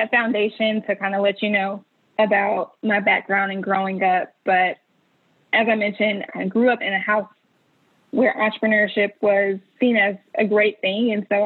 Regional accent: Nashville, Tennessee, United States; accent: southern drawl; also born or lived in Mobile, Alabama; So I was born in Mobile, Alabama, which you may be able to pick up on a little bit of a southern draw, but born in Mobile and raised primarily in Nashville, Tennessee

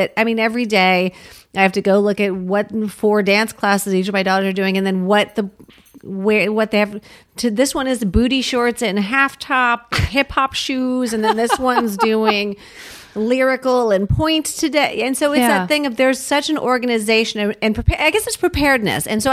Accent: Washington, D.C. area, United States; I grew up 7 miles outside of Washington, D.C.

